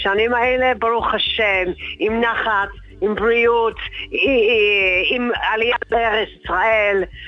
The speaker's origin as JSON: {"language": "Hebrew", "region": "London", "country": "United Kingdom", "moved": "yes", "lives_now": "Israel", "said": "מלונדון. לפני 46 שנה."}